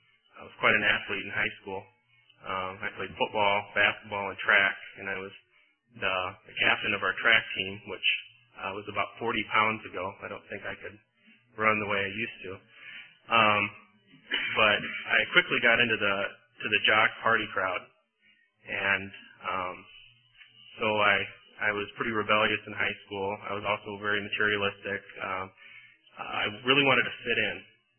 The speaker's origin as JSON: {"language": "English", "town": "Eagle Grove", "region": "Iowa", "country": "United States", "tie": "born or raised there", "said": "And I grew up in Eagle Grove, and that's north central Iowa. And a lot of people ask, where's that? And it's pretty small."}